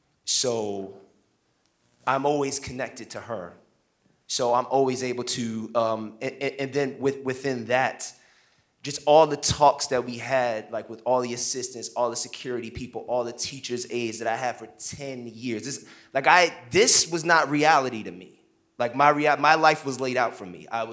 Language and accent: English; Brooklyn, New York, United States; so I'm from Flatbush, Brooklyn.